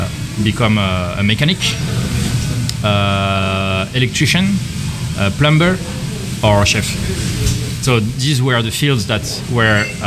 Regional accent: France; English is a second language; I was born and raised in France.

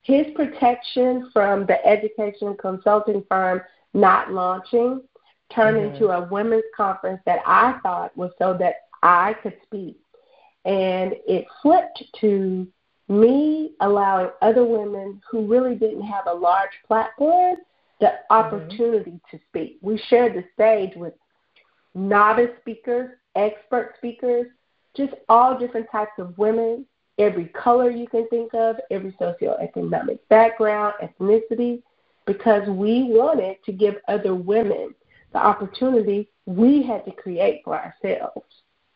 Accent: Bessemer, Alabama, United States; I grew up in Bessemer, Alabama, but I went to Birmingham City Schools. I graduated from Ramsey High School, and from there I went on to the University of Alabama.

